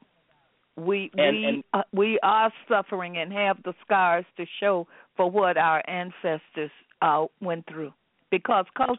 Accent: Monroe, Louisiana, United States; I'm from Monroe, Louisiana, and I was talking to my brother

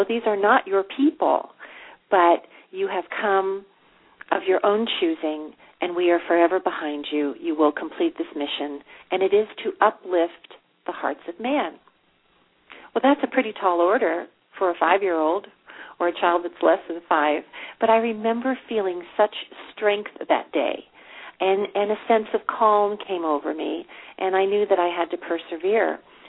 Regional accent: Cleveland, Ohio, United States; born there; Well, I was born in Cleveland, Ohio

